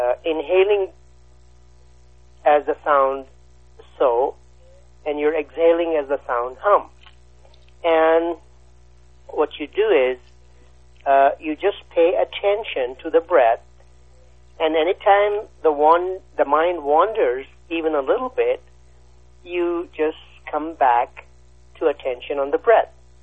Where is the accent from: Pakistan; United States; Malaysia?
Pakistan; when I was growing up in Pakistan